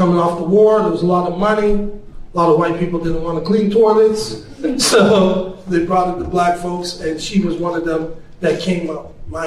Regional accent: Montreal, Quebec, Canada; I grew up in Little Burgundy. My mother was a single mom. She had me when she was 18 years old. You know, back in the 60s, my father happens to be Italian. My mother's from the Caribbean

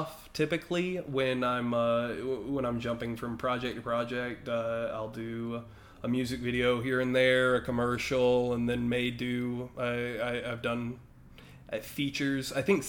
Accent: North Carolina, United States; I'm from North Carolina. I don't have the wonderful. Valley accent.

